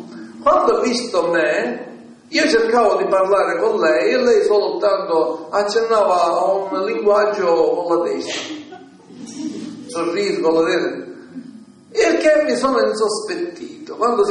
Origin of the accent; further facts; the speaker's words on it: Rome, Lazio, Italy; Allora ho dato i saluti, vengo da Roma